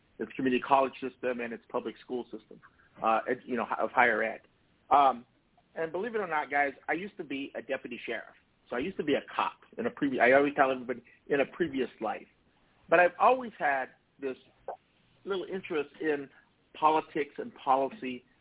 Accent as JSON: {"language": "English", "town": "Stockton", "region": "California", "country": "United States", "tie": "born or raised there", "said": "I grew up in the Central Valley. I'm born and raised in a city many of you probably know, Stockton, California."}